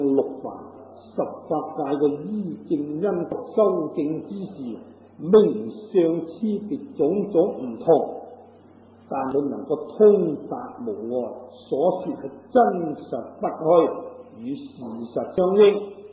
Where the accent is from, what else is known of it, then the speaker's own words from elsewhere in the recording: Guangdong, China; 咁啊，就以我哋广东人嚟讲咧。